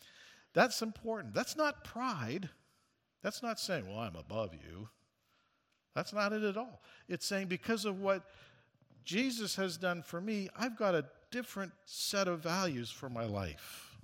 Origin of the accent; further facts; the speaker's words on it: Canada; born there; I was born in Canada, so I inherited it.